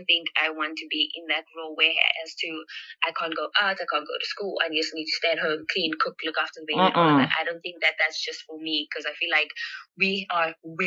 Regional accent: Soweto, Gauteng, South Africa; We stay in Pimville Zone 4. That's actually my grandmother's home. Like, that's home.

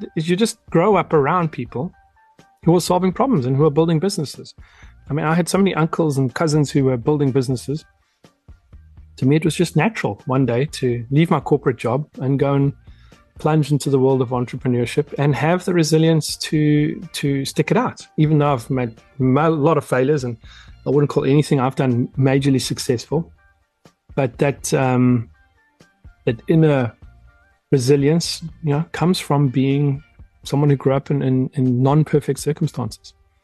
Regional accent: South Africa; now in Houston, United States; And even myself now based in Houston, I'm really trying as much as I can to leverage the deposit I have from growing up in that country

